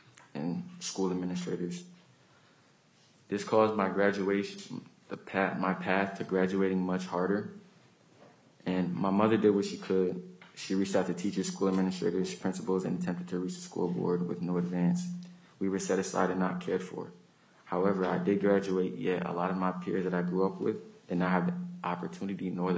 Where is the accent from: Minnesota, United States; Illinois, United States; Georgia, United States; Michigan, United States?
Minnesota, United States; Minneapolis; I am from District 5. I graduated from Patrick Henry High School in the year of 2021 and have attended the Minneapolis School District my entire education.